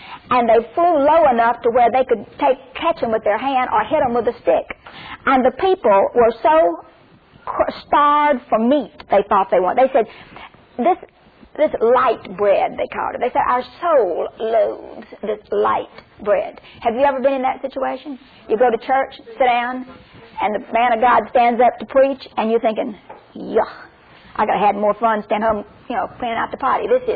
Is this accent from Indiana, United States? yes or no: no; Mississippi, United States; but I'm from Mississippi, and we don't have but one picture.